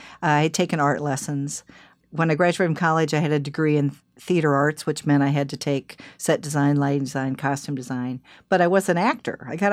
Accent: Des Moines, Iowa, United States; went to college at Coe College in Cedar Rapids, Iowa. I grew up in Des Moines, Iowa.

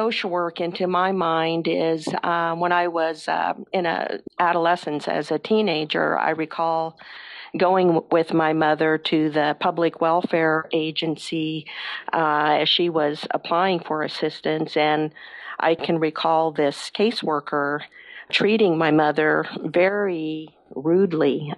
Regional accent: Topeka, Kansas, United States; but I grew up in Topeka, so that, you know, it's the capital of Kansas. It's obviously not a huge city

